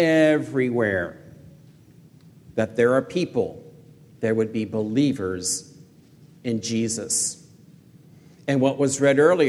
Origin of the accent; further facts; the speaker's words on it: Louisiana, United States; She's a Fresno girl. I'm from Louisiana.